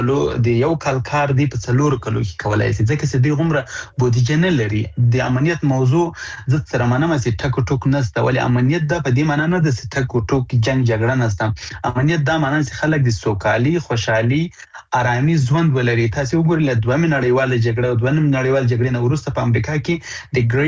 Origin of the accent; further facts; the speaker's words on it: Afghanistan; زه د افغانستان دی یو بچی په صفت باندې د دې وطن دی یو زوی په صفت باندې